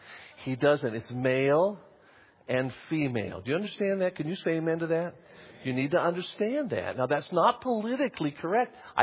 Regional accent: Lebanon; I'm Lebanese. I don't shoot people.

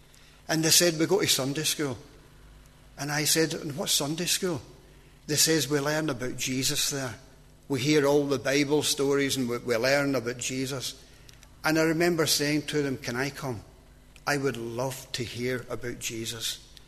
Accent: Glasgow, Scotland, United Kingdom; now in Londonderry, United Kingdom; You can tell by now that I wasn't born in Londonderry. I was born just outside Glasgow. And I was brought up into a Roman Catholic family over there.

